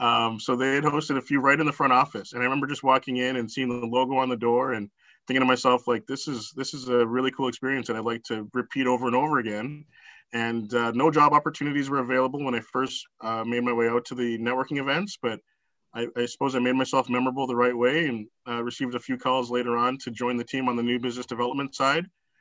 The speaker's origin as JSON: {"language": "English", "country": "Canada", "said": "as a Canadian kid"}